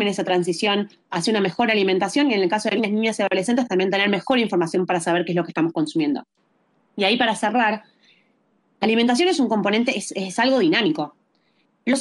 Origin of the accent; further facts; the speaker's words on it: Buenos Aires Province, Argentina; Yo provengo de la provincia de Buenos Aires